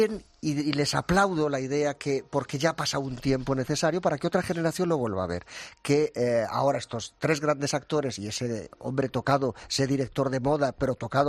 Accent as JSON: {"language": "Spanish", "region": "Community of Madrid", "country": "Spain", "tie": "born or raised there", "said": "Estaba al lado de Fuente del Saz, al lado de mi pueblo, ¿no?"}